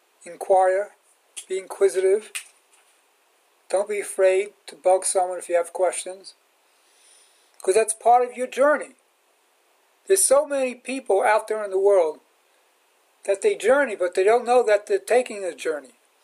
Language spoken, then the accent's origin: English; Brooklyn, New York, United States; I'm proud that I grew up in the Borough Park that I did, which is a different Borough Park than it is now.